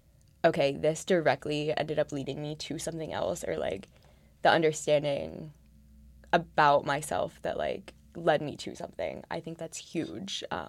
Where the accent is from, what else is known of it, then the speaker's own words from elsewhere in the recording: Columbus, Ohio, United States; also born or lived in San Diego; I moved from San Diego. So I'm from Ohio.